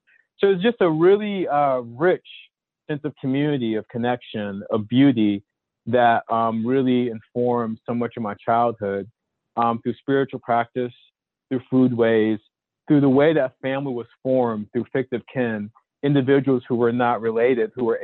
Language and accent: English; Beaufort, South Carolina, United States; I'm from Beaufort, South Carolina, so not terribly far away, but we're all a part of this coastal region